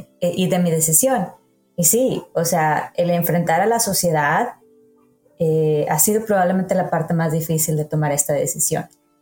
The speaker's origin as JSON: {"language": "Spanish", "country": "Mexico", "tie": "born or raised there", "said": "sobre todo viviendo en México, porque tus escuchas no saben, pero crecí en México"}